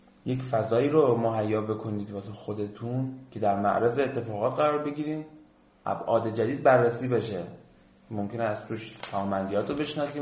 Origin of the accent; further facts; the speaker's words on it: Khuzestan, Iran; یکی از دورترین نقطه‌های دنیا واسه ما خوزستانی هم مشهده